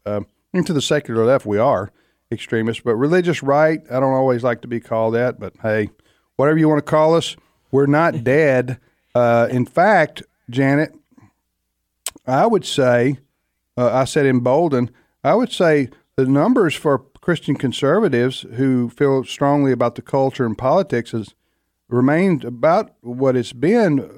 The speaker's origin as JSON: {"language": "English", "region": "Mississippi", "country": "United States", "said": "I'm from North Mississippi, and I'm a little bit older than he is"}